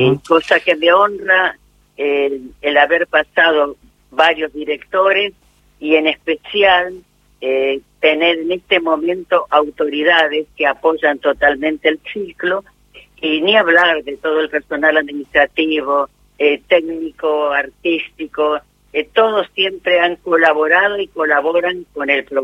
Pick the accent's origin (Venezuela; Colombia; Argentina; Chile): Argentina; nosotros somos dramaturgos argentinos